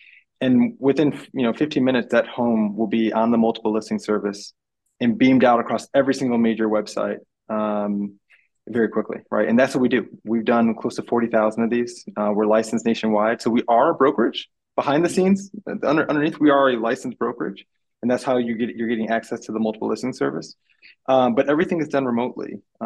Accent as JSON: {"language": "English", "town": "Detroit", "region": "Michigan", "country": "United States", "tie": "born or raised there", "said": "I grew up just outside the Metro Detroit, the Detroit area. Grew up dreaming to become an automotive engineer."}